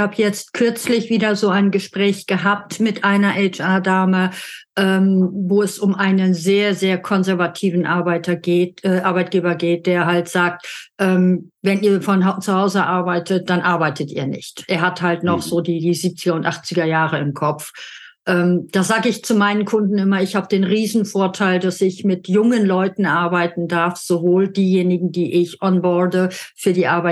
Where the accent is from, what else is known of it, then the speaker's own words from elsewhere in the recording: Germany; moved away as an adult; now in Austria; Für mich hat sich's angehört, wie ich als Deutsche vor 23 Jahren nach Österreich übersiedelt bin.